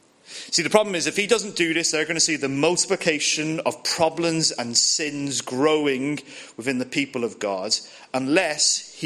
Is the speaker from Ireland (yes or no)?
yes; Ireland; Maybe that's just me as an Irishman.